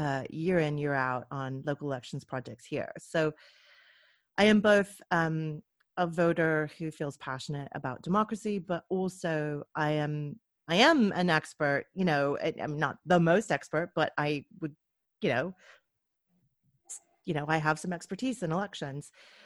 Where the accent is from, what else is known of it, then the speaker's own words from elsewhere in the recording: United States; now in United Kingdom; this is very specific to the US, and being an American and we have an election coming up